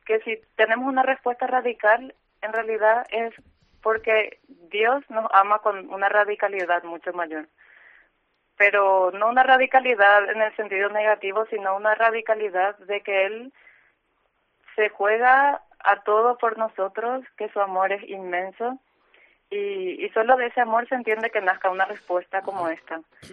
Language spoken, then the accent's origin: Spanish; Paraguay; now in Spain; No, soy de Paraguay, América del Sur.